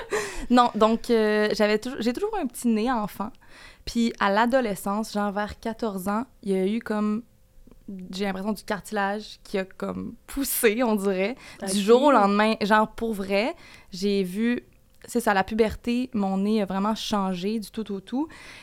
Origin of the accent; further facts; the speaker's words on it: Quebec, Canada; Ben moi, je viens des cantons de l'Est, là.